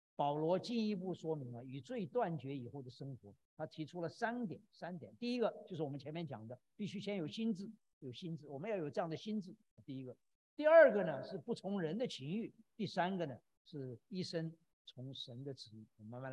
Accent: Zuoying, Kaohsiung, Taiwan; 那我从台湾来的就晓得，我们在因为我住在左营，我们那个地方就海军的基地在附近

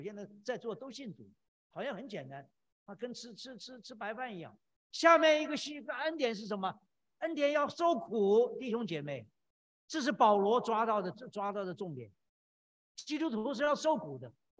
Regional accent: Zuoying, Kaohsiung, Taiwan; 那我从台湾来的就晓得，我们在因为我住在左营，我们那个地方就海军的基地在附近

